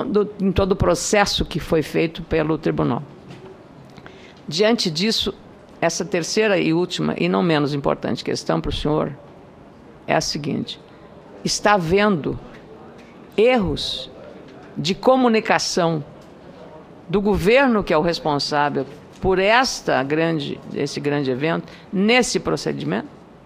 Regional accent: Rio Grande do Sul, Brazil; e eu sou gaúcha

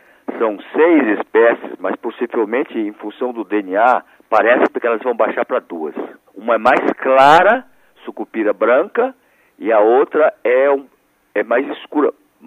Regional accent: Fortaleza, Ceará, Brazil; moved away; Eu saí de Fortaleza há 54 anos, até hoje, aquele banco e aquela estante me lembra.

